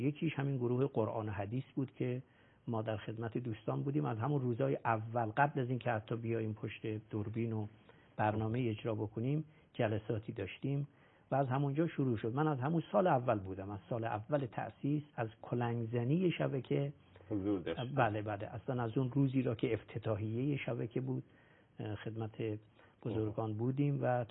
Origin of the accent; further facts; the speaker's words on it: Mazandaran, Iran; now in Qom, Iran; واقع از دوره جوانیمون ساکن قم شدیم و الان خیلی سال هست، منتها اصالتا اهل مازندران هستم.